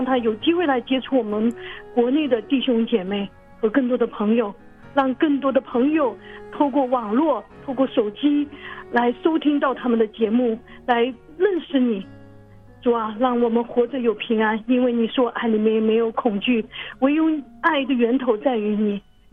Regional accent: Guangdong, China; 各位听众，我是广东的

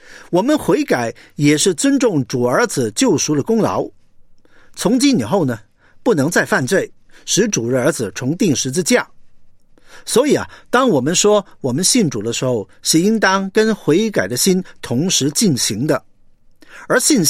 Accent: China; 但其实呢，我们中国人跟一些西方人对信尔撒也有一些观念是错误的。在我们中国人的康熙字典当中啊，把尔撒注解成为西方的救主。

